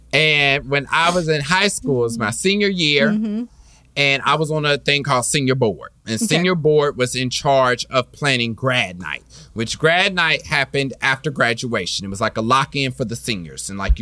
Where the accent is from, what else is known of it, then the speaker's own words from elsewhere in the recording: Kansas City, Missouri, United States; especially with growing up in Kansas City